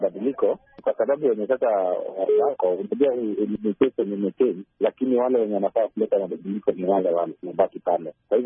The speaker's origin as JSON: {"language": "Swahili", "country": "Kenya", "said": "mimi kama Mkenya"}